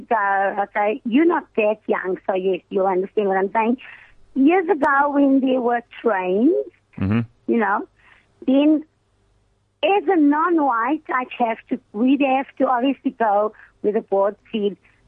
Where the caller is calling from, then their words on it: Boksburg, Gauteng, South Africa; From Boxburg.